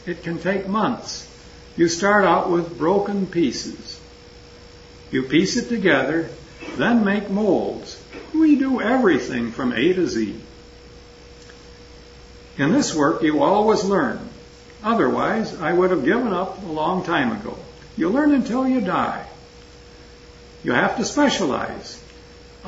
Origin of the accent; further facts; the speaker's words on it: Italy; now in United States; I was a citizen, but I had to register as an enemy alien because I was from Italy.